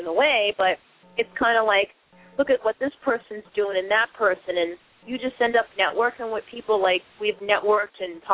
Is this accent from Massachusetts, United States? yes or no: yes; Boston, Massachusetts, United States; And I'll never forget where I come from. I come from Boston